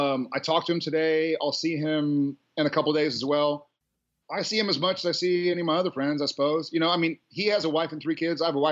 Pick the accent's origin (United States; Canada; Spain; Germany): United States; Texas; We kind of met and it was sort of like, hey, where are you from? Texas. Where are you from? Texas.